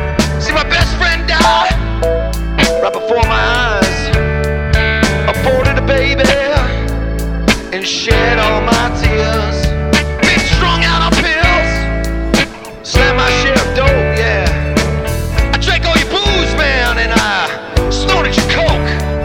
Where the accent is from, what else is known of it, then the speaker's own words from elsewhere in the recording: Campbell, California, United States; I'm from Campbell, California. You might know that by now. I'm of Danish descent.